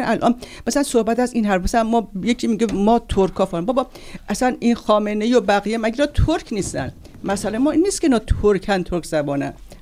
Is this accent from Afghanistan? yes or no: no; Tehran, Tehran Province, Iran; من تهرانی هستم